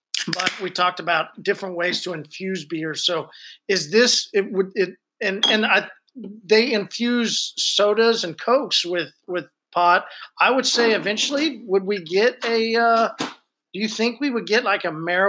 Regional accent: Oklahoma, United States; No, we're from Oklahoma.

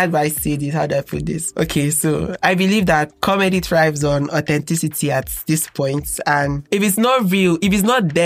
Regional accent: Nigeria; all my experiences as a Nigerian, a young Gen Z Nigerian

